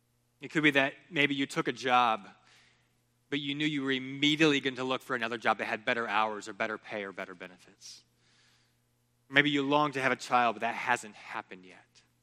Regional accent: Lima, Peru; I grew up in Lima, Peru, which was 8 million people.

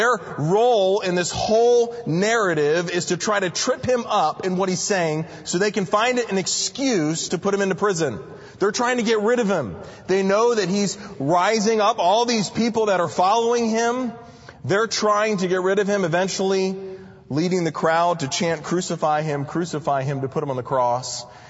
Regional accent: Clemson, South Carolina, United States; also born or lived in Anderson; I was born in Clemson, so I'm a Clemson Tiger fan. Born in Anderson, raised in the Clemson-Anderson area.

